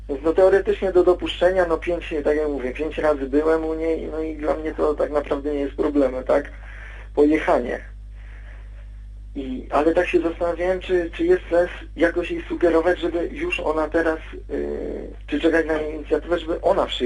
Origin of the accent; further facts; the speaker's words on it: Łódź, Łódź Voivodeship, Poland; No zacznę od tego, że no ja jestem z Łodzi, tak?